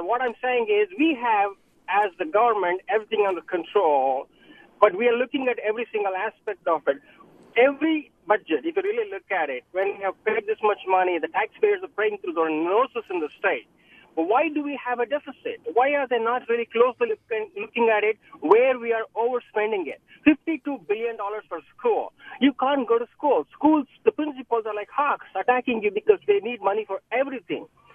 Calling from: San Ramon, California, United States; I'm here, sir. I'm from San Ramon.

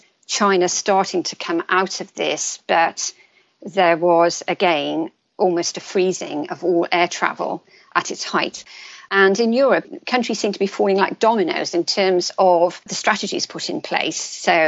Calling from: London, United Kingdom; Well, at the moment, and I'm speaking from London, there are no flights in and out of Italy at present.

